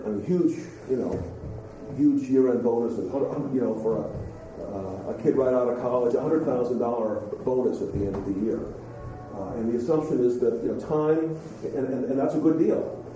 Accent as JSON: {"language": "English", "region": "New York", "country": "United States", "tie": "born or raised there", "said": "I remember growing up in New York, stores were closed on Sunday."}